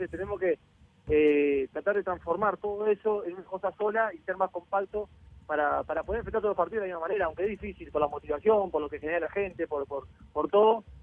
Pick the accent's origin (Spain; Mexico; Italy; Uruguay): Uruguay; como uruguayo me encanta